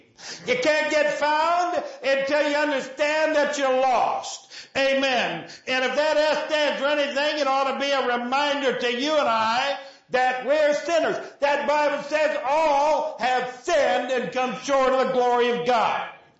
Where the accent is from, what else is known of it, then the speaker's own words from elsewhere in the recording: Ohio, United States; also born or lived in Tennessee; I'm from Ohio and Tennessee, that's a long story